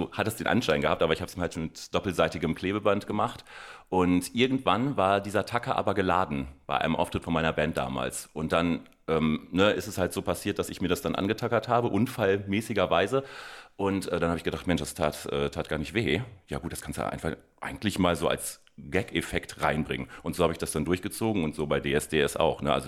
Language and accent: German; Bückeburg, Lower Saxony, Germany; Ich bin in Bückeburg geboren, bin da auch zur Schule gegangen, also bin da tief verwurzelt.